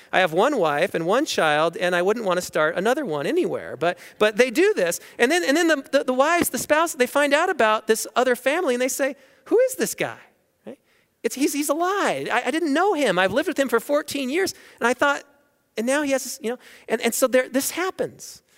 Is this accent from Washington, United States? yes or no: yes; Seattle, Washington, United States; No, I was born and raised in West Seattle.